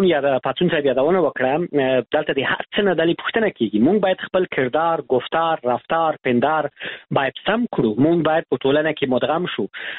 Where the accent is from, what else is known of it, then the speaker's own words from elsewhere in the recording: Afghanistan; now in Europe; شرمېږم چې ووایم زه د افغانستان یم